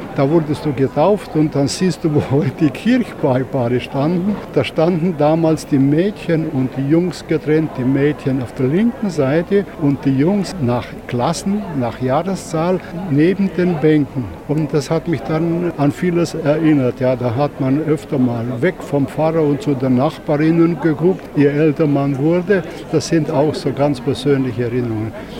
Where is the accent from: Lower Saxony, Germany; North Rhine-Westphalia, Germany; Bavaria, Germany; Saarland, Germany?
North Rhine-Westphalia, Germany; Neurath; born there; Neuerath ist mein Geburtsort. Hier wurde ich getauft.